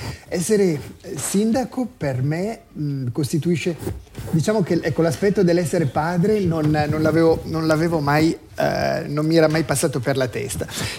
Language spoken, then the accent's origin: Italian; Lugano, Ticino, Switzerland; born there; Perché io sono nato a Lugano, vivo a Lugano, mi piace tanto Lugano